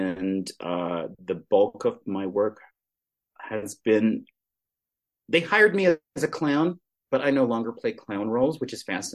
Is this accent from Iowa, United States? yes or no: no; Texas, United States; now in Denver, United States; I didn't think I could live in Colorado because I grew up in Texas and it was just gonna be so cold.